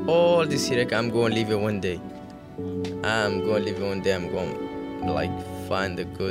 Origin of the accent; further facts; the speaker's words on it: Yemen; English is a second language; moved away as an adult; now in United States; Yemen. I'm from Yemen. It's Arabic country. I came in here like 2.5 years. We can't go back in my country.